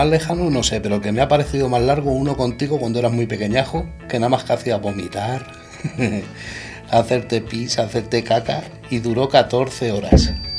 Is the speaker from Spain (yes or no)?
yes; Madrid, Community of Madrid, Spain; born there; Nací en Madrid el 28 de junio de 1975.